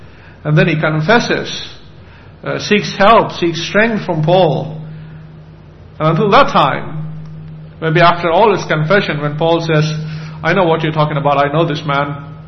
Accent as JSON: {"language": "English", "country": "India", "said": "I'm Indian. I'm not sure which way to call it."}